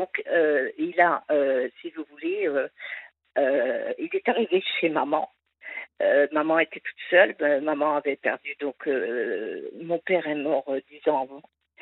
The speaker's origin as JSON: {"language": "French", "region": "Grand Est", "country": "France", "moved": "yes", "said": "Je suis revenue dans ma région où je suis née. J'ai acheté un appartement. Je suis de la Marne."}